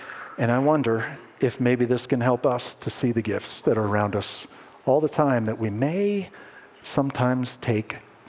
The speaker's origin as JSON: {"language": "English", "region": "East Coast", "country": "United States", "tie": "born or raised there", "said": "I grew up on the East Coast"}